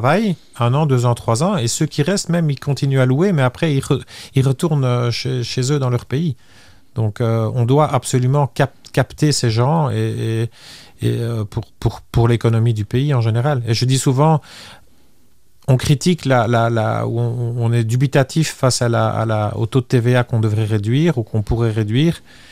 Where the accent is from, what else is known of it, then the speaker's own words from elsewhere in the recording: Belgium; now in Luxembourg; je suis belge et que je suis moi-même résident luxembourgeois et fier de l'être.